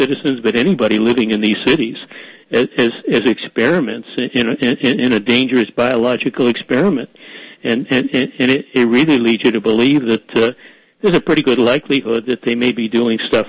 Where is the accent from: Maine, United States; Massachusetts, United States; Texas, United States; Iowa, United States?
Massachusetts, United States; Boston; because I grew up in Boston and a very high-density population area.